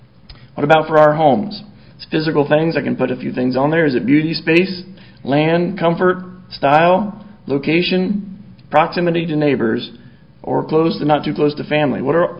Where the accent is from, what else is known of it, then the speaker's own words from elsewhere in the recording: Colorado, United States; born there; I love Colorado. I was born in Colorado. Someday I'd like to be back in Colorado.